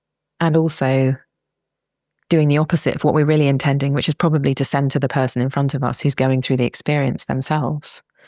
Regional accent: England, United Kingdom; I always joke with myself about a cup of tea and being English

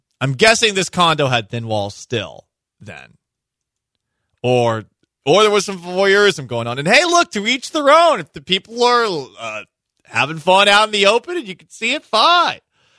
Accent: Massachusetts, United States; Yes, I'm from south of Boston. No, I'm not from Southie

